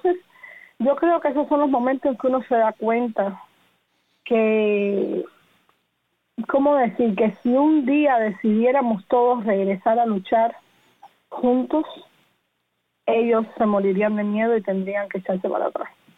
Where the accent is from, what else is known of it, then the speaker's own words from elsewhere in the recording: Cuba; yo siempre me había rehusado a usar la palabra exilio, a usar cualquier palabra que me hiciera ser vista como no cubana